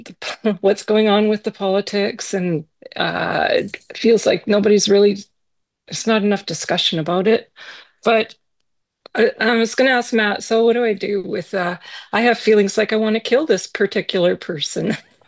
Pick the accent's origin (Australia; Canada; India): Canada; Yeah, so I'm from Canada